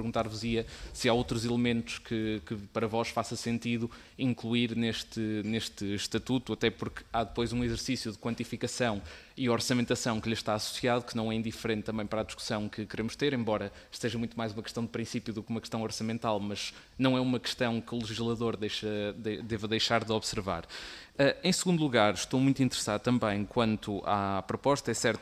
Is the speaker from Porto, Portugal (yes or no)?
yes; Porto, Portugal; eu sou do Porto